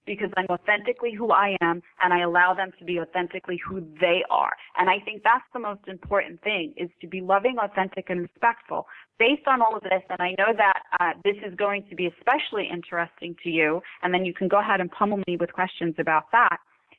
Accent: Brooklyn, New York, United States; I was raised in Brooklyn, New York. I am a loud person.

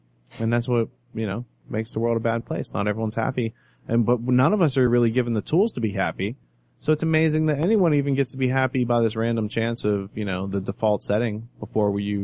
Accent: Pittsburgh, Pennsylvania, United States; I'm a Yinzer. I'm a Yinzer though. Pittsburgh people, right?

